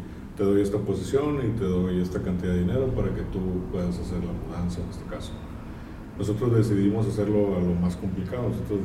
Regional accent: Tijuana, Baja California, Mexico; moved away; se les hace muy difícil entender por qué yo emigré de Tijuana

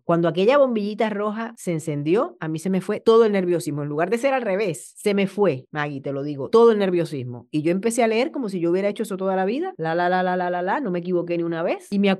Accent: Añasco, Puerto Rico; yo no soy de San Juan, yo soy de un pueblo que se llama Añasco del área oeste

